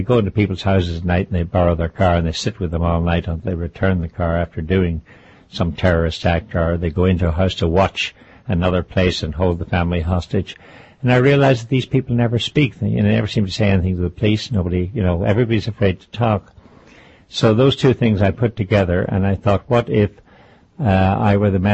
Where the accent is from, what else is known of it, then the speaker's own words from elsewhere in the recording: Ireland; moved away as an adult; Well, I'm an expatriate from Ireland. I go back a lot, and I have family there, brothers and sisters.